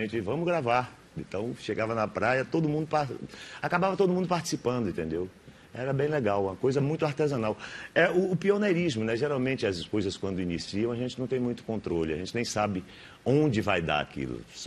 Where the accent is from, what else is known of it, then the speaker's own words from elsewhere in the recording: Feira de Santana, Bahia, Brazil; born there; also born or lived in Vitória da Conquista / Itabuna; Eu nasci em Feira de Santana, mas eu sou meio cigano pelo fato de que eu morei... Fiquei em Feira um mês, depois fui para a Vitória da Conquista. De lá eu fui para Itabuna, o Baita. Eu morei em vários lugares.